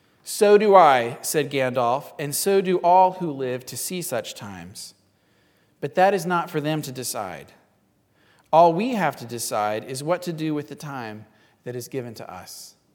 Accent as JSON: {"language": "English", "region": "Washington", "country": "United States", "tie": "born or raised there", "said": "I grew up here in Western Washington"}